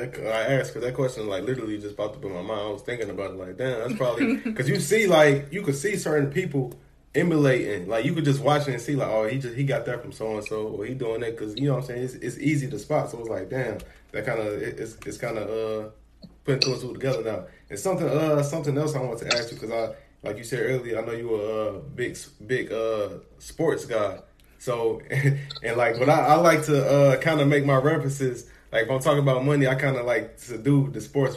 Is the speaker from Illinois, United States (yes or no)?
yes; Chicago, Illinois, United States; I'm from Chicago, and I agree with you.